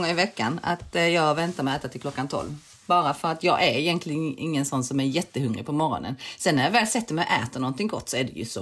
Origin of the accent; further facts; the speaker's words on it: Kristianstad, Skåne, Sweden; åkte vi hem till vårt hus utanför Kristianstad där jag växte upp.